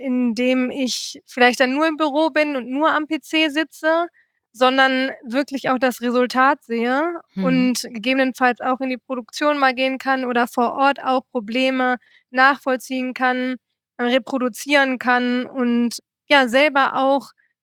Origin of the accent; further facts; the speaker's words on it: Cologne, North Rhine-Westphalia, Germany; weil ich gebürtig aus Köln komme